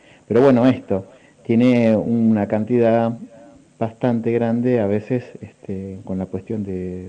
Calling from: San Bernardo, Santiago Metropolitan, Chile; de San Bernardo.

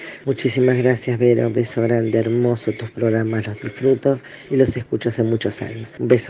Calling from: Tres Arroyos, Buenos Aires Province, Argentina; de Tres Arroyos.

